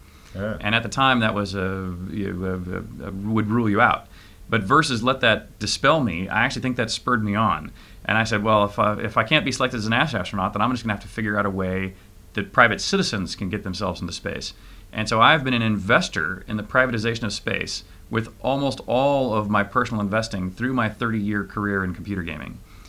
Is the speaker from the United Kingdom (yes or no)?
yes; Cambridge, East of England, United Kingdom; born there; And in fact, I was born here in Cambridge. In fact, Sunday, I went to see the house in which I was born.